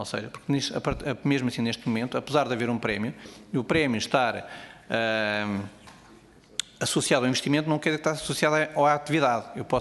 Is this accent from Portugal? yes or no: yes; Oeste, Portugal; eu sou do Oeste